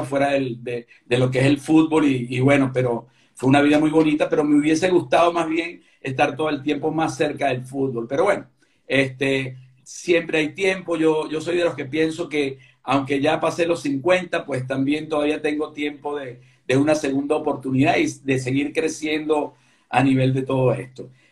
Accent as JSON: {"language": "Spanish", "region": "Galicia", "country": "Spain", "said": "Y que somos españoles. Yo galleguito y tú de aquí de Asturias, pues."}